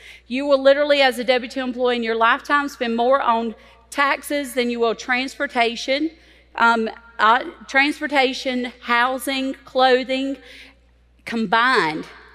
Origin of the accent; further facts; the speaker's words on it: South Carolina, United States; So I'm from South Carolina. I'm not from Texas. Everybody thinks I am.